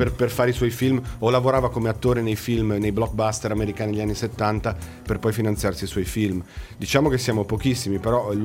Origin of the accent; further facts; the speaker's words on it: Genoa, Liguria, Italy; moved away as an adult; also born or lived in Berlin; now in Germany; Sono uno dei tanti italiani che è andato.